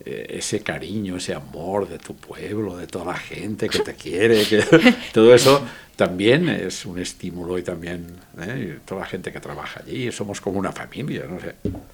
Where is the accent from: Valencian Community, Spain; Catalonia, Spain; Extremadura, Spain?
Valencian Community, Spain; Pedreguer; nosotros somos muy de Pedreguer y muy del pueblo y muy de la comarca de la Marina Alta y muy de Denia y muy, muy casados con aquella zona